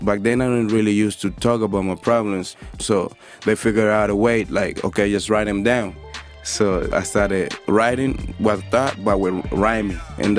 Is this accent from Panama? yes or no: yes; Panama City, Panamá, Panama; now in United States; I grew up in Panama City, man. Real, real humble. It was like seven of us, all my brothers and sisters, living in one room.